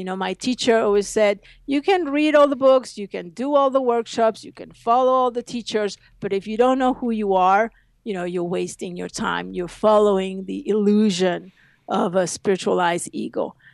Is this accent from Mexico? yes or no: yes; Mexico; And I grew up in Mexico, so there was not a lot of Indian anything